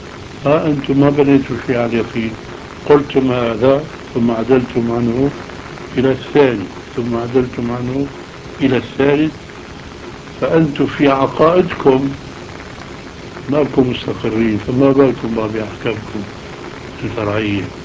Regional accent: Aleppo, Aleppo Governorate, Syria; فهو بعرفه انا من حلب

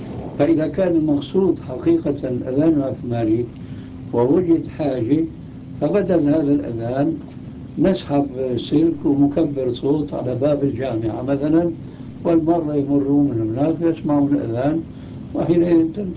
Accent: Damascus, Damascus Governorate, Syria; وأنا قلت لما أثيرت هذه المسألة عندنا في دمشق الشام

